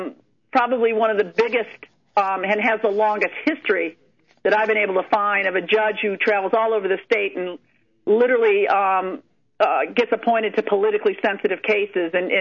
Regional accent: Ohio, United States; It's just me trying to be a good citizen in my hometown and not recognizing that what I've really run up against is a culture in the Northern District of Ohio.

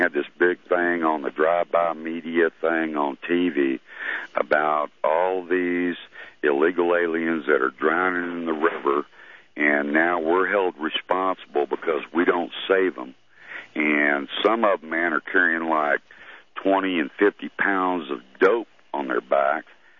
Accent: Beaumont, Texas, United States; born there; Well, I was born in Beaumont, Texas. And I live up in the hill country now

